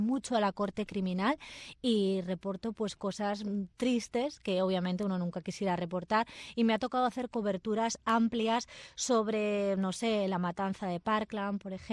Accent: Spain; accent: Spanish; now in Cuba; Que no se me va, es que no se me va el acento español, la verdad.

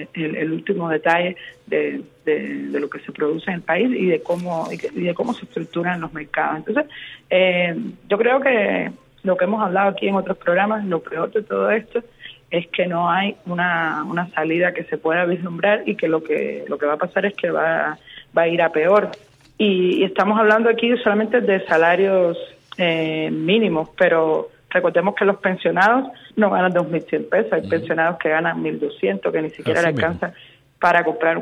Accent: Cuba; moved away; Sí, yo recuerdo cuando yo salí de Cuba hace un año y poquito

